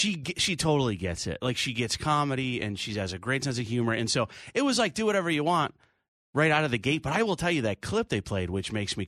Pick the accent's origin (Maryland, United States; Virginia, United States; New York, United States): New York, United States; Rochester; So I grew up in Rochester, New York.